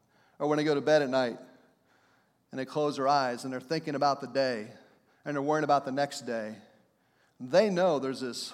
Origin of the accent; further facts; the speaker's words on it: Heath, Ohio, United States; Heath, Ohio is the next town over. And I grew up in Heath, so I used to always crack this joke.